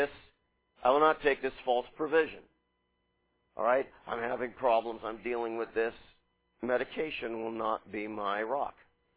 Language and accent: English; Pennsylvania, United States; I'm from Western Pennsylvania, so I'm a winner.